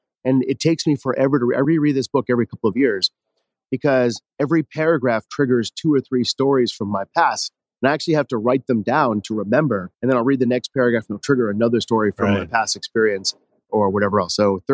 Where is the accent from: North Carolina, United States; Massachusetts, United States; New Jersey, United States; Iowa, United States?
Massachusetts, United States; Boston; now in California, United States; So I've moved around a lot. I grew up near Boston, ended up at school in the Midwest, and then eventually moved out here to California.